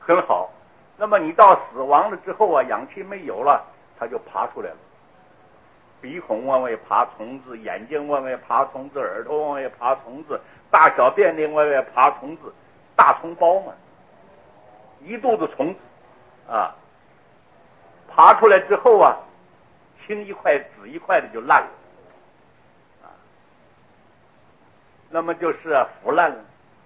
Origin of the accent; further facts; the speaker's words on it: Taiwan; 说我们台湾人讲